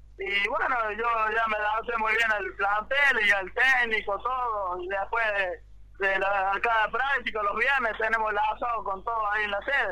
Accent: Las Perdices, Córdoba, Argentina; Soy de la localidad de la Perdices.

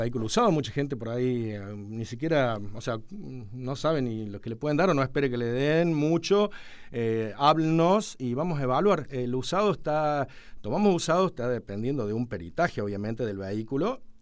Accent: Río Tercero, Córdoba, Argentina; somos vendedores de Río Tercero, no que venimos de afuera, de vaya a saber dónde, a tirar cualquier cosa al ruedo. Sí, somos... casi todos, bueno, somos nacidos ahí, vivimos ahí, trabajamos ahí

